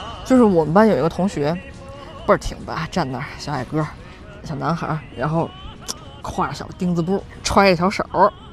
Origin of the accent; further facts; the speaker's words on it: Tianjin, China; 因为杨柳青那个地方咱们天津人知道，它是临河的这个地方